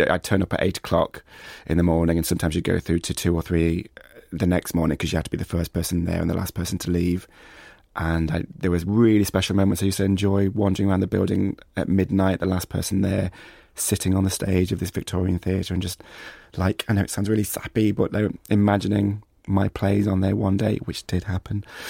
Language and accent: English; East Midlands, United Kingdom; a bit like my growing up in North Nottinghamshire, which never sort of went down on one side or the other.